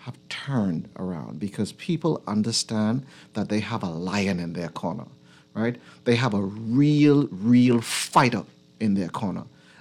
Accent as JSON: {"language": "English", "region": "Georgia", "country": "United States", "tie": "born or raised there", "said": "But I grew up on Cowpen Road with my Auntie Patsy."}